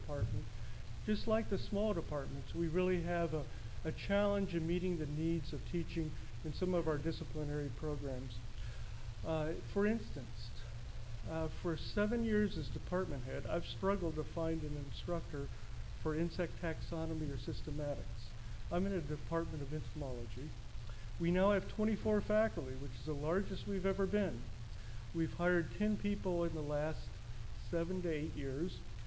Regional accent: San Diego, California, United States; and I grew up in San Diego for a few years of my childhood, and I realized the community is very different than it was when I was there as a child.

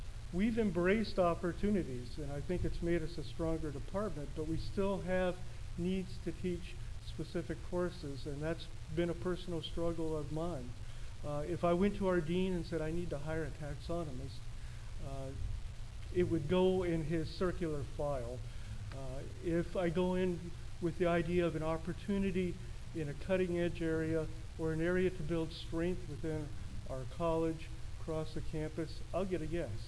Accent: San Diego, California, United States; and I grew up in San Diego for a few years of my childhood, and I realized the community is very different than it was when I was there as a child.

